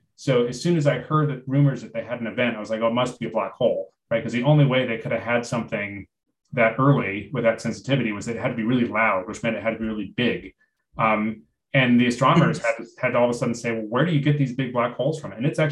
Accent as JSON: {"language": "English", "region": "New Mexico", "country": "United States", "said": "I'm actually originally from New Mexico, so I'm from out that way as well."}